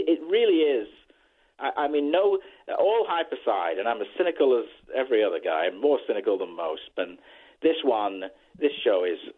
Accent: England, United Kingdom; I grew up in England, and when I was a kid, I remember opening the paper

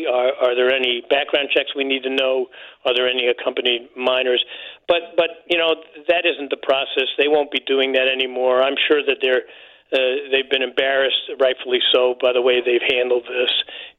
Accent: New York, United States; I'm from Westchester County, outside of New York.

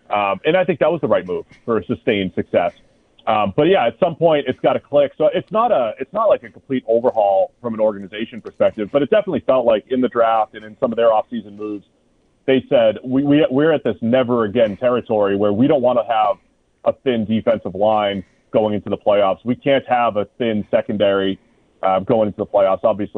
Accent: New England, United States; we grew up in New England, so I watched the Red Sox Yankees documentary

